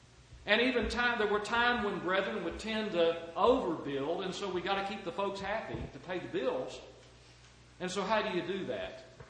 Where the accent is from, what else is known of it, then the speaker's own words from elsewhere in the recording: Dallas, Texas, United States; I remember in the early 60s, growing up in South Dallas